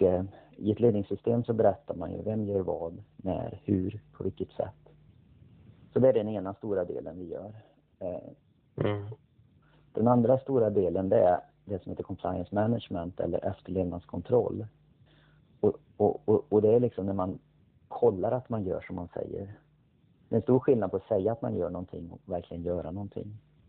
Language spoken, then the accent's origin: Swedish; Arvika, Värmland, Sweden; moved away as an adult; now in Stockholm, Sweden; Jag kommer från Värmland från början. Arvika och en liten by utanför Arvika. Jag har bott i Stockholm sen jag blev vuxen så att säga efter gymnasiet.